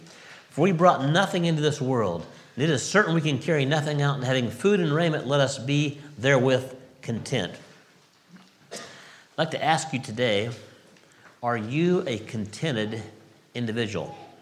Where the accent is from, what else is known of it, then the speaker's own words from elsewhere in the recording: California, United States; I grew up in California in the United States, and it's a fairly warm climate.